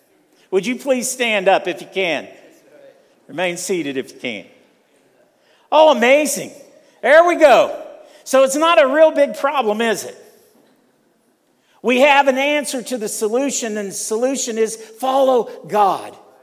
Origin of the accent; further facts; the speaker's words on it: Sebring, Ohio, United States; You know, I grew up in Ohio, just down the road from you all, in a place called Sebring, Ohio.